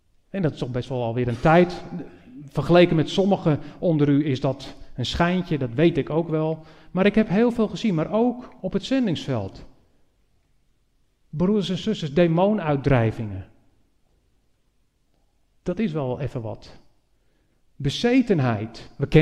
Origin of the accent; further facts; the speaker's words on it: North Holland, Netherlands; Of misschien wel naar Noord-Holland, waar wij vandaan komen. Had u dat al gehoord aan mijn accent? Dat ik een beetje knauw.